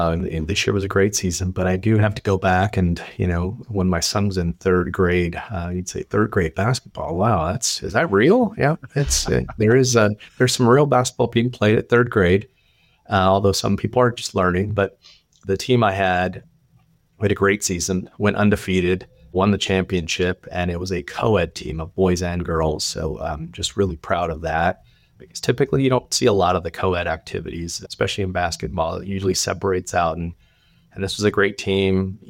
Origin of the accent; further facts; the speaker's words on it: California, United States; So I'm originally from California.